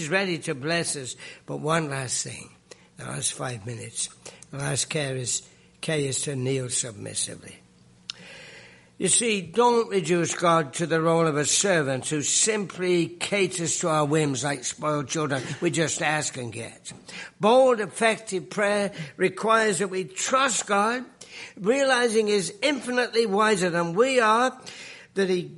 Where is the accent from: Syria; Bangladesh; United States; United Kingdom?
United Kingdom; England; I'm an Englishman. I grew up, I was a kid in the Second World War